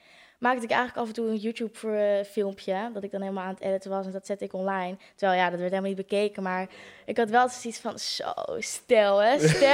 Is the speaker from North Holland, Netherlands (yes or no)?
no; Capelle aan den IJssel, South Holland, Netherlands; born there; Ja, ik ben geboren in Capelle, maar mijn ouders wonen nu in Nieuwekerk